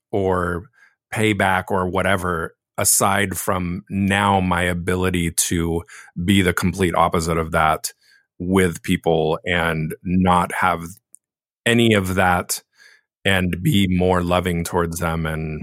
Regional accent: Laguna Beach, California, United States; because I was born and raised in Laguna Beach, which is not as strong of a gay culture as it used to be

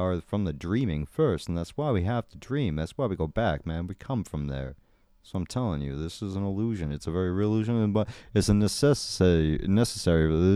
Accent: Massachusetts, United States; Well, I am from Massachusetts, born in a very significant town. Not Boston born, but close enough

